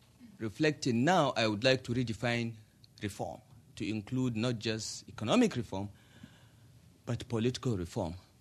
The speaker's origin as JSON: {"language": "English", "country": "Nigeria", "said": "But his first visit to sub-Saharan Africa will be to Ghana. And as a Nigerian, that upsets me a lot."}